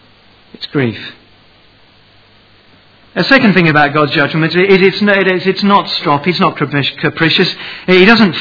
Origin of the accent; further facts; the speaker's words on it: United Kingdom; and I was too, and, you know, we're British, you know.